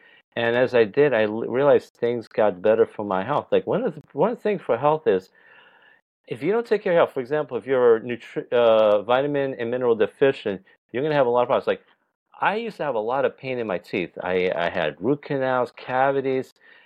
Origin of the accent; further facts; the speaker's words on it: New York, United States; All right, so I grew up in New York. I've lived there all my life.